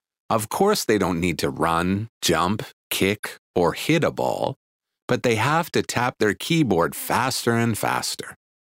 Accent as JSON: {"language": "English", "town": "Vancouver", "region": "British Columbia", "country": "Canada", "lives_now": "Kyoto, Japan", "said": "I'm from Vancouver, Canada. Now I live with my family in Kyoto."}